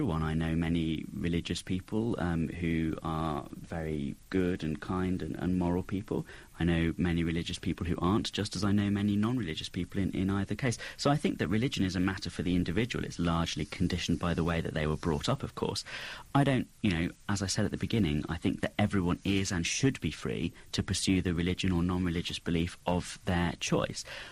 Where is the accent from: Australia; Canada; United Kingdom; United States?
United Kingdom; I'm British, my parents are British, my grandparents are British. None of us are Christians.